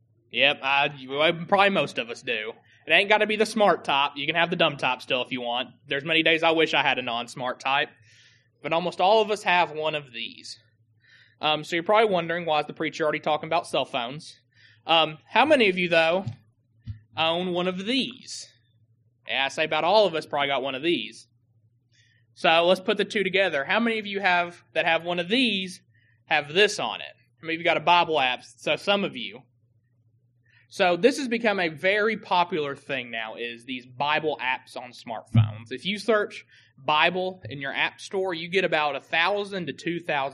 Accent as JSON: {"language": "English", "town": "Nashville", "region": "Tennessee", "country": "United States", "tie": "born or raised there", "said": "I know growing up in Nashville, where it was a very diverse community I grew up"}